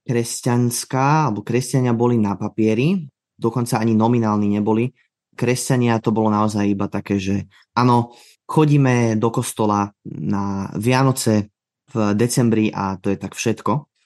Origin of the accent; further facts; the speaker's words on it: Bratislava, Bratislava Region, Slovakia; som z Bratislavy, mám 23 rokov